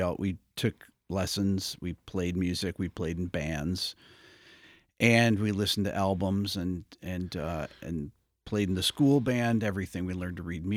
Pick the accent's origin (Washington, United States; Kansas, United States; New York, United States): New York, United States; Fairport; I think that I can speak from growing up in Fairport and when I took lessons over in Pittsford at Northfield Music now